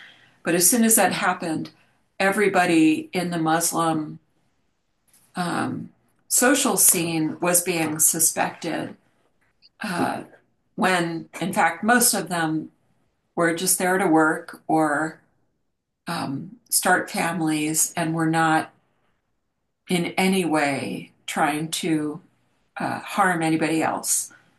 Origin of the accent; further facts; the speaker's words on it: New Jersey, United States; I grew up primarily in New Jersey, K through 12 anyway